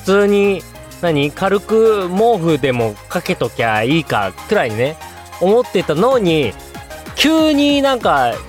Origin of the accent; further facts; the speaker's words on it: Hokkaido, Japan; now in Tokyo, Japan; 今更ながらも私まだね、東京寒いと思ってるから、北海道出身だけど